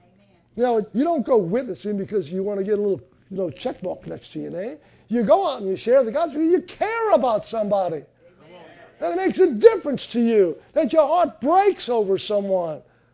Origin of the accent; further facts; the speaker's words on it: United States; I'm not British, so I don't care about that, all right? I like the New American Standard. I'm American, all right?